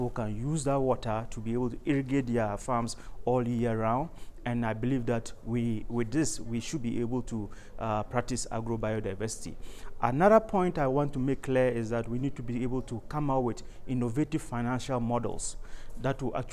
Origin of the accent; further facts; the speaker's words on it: Ghana; I am from Ghana